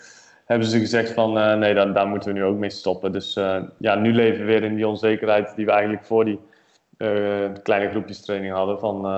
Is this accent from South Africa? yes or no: no; Netherlands; omdat ik best wel de nuchter in sta als Nederlander.